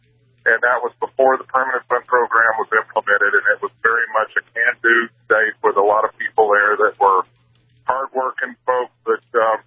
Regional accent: Alaska, United States; Hi, I'm originally from Alaska

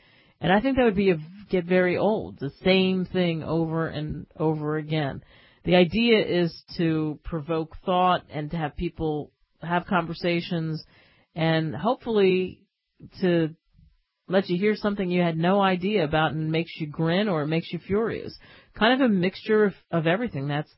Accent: United States; I like being an American. I love being an American.

